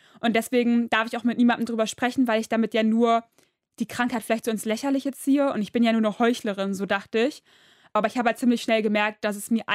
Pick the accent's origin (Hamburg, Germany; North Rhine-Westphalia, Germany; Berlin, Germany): North Rhine-Westphalia, Germany; Duisburg; Ja, ich komme aus Duisburg.